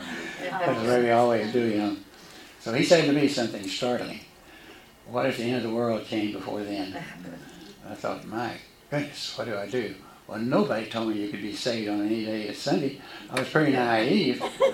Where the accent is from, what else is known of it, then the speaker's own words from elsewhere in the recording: Lake Worth, Texas, United States; And I grew up in Lake Worth. And so as I grew up, first grade through the 12th grade, Lake Worth, 10-minute drive from here, or less, and so forth, we were the Lake Worth Bullfrogs.